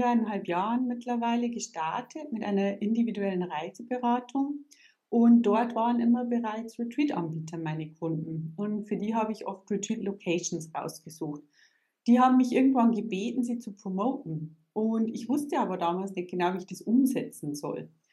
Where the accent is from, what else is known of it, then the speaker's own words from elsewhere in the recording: Bavaria, Germany; Ich komme aus Bayern.